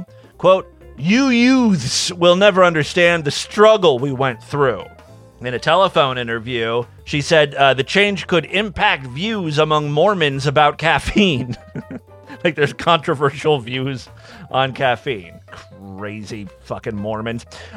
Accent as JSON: {"language": "English", "region": "Ohio", "country": "United States", "tie": "born or raised there", "said": "I grew up in Northeast Ohio in a rural area"}